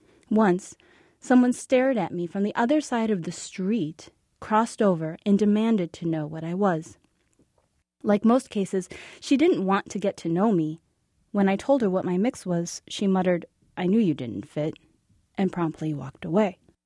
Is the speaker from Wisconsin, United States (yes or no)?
yes; Oshkosh, Wisconsin, United States; Growing up in Oshkosh was ideal in many ways. There were quiet streets, woods to explore, clear, starry night skies. The only thing missing were other mixed-race kids like me.